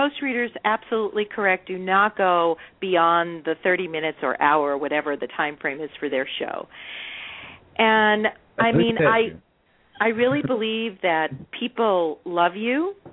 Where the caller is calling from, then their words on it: California, United States; It's from California.